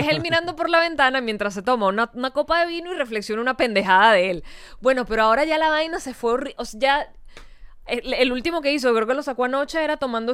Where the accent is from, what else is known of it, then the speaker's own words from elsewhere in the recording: Venezuela; Sí, tenemos las mismas referencias de vida, somos venezolanos